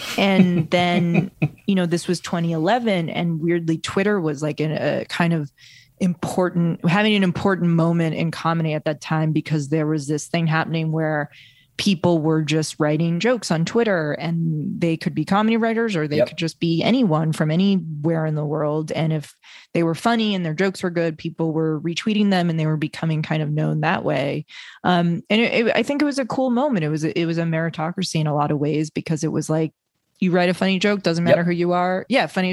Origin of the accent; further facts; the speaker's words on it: Milton, Massachusetts, United States; I grew up right outside Boston, Milton, Massachusetts.